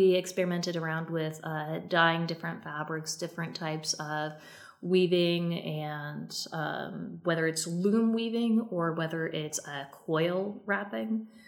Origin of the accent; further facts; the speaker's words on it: Winterset, Iowa, United States; I grew up in Winterset, Iowa, small town, really beautiful town.